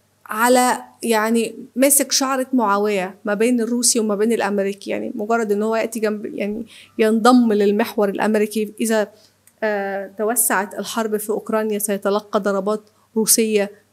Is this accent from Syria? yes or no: no; Egypt; احنا مصريين قدماء